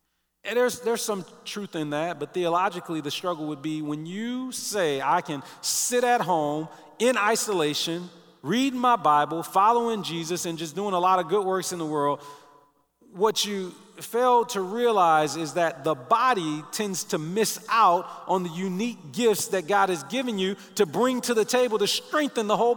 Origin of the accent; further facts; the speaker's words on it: Detroit, Michigan, United States; Now, I grew up in Detroit